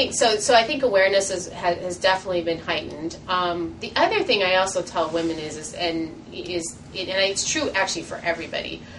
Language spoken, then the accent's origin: English; Hawaii, United States; now in Seattle, United States; I came from Hawaii and yeah, it's a little colder, but, it's a beautiful place to live.